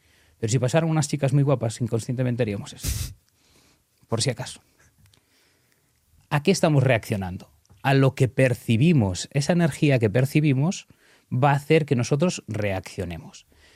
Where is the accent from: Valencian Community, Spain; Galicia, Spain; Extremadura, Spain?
Galicia, Spain; soy gallego y orgulloso, y somos muy tercos.